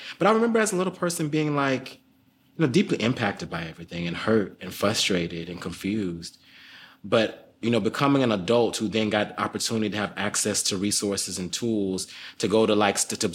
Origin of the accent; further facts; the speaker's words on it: Florida, United States; I grew up in South Florida, you know, in families and in communities that were struggling with a lot of different things.